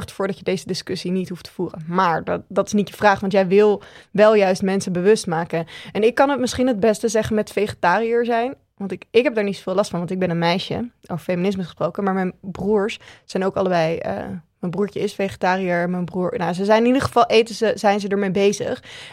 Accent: Randstad, Netherlands; omdat ik uit de Randstad kom

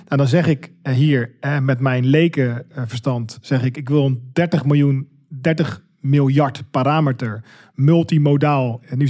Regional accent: Netherlands; born there; ik ben geboren in Nederland

